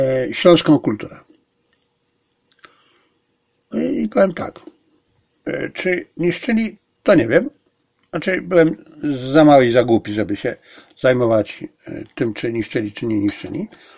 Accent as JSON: {"language": "Polish", "town": "Zabrze", "region": "Silesian Voivodeship", "country": "Poland", "said": "ja jestem Ślązakiem. Pochodzę z miasta Zabrza, urodziłem się w roku 50, a 5 lat wcześniej to samo miejsce nazywało się Hindenburg."}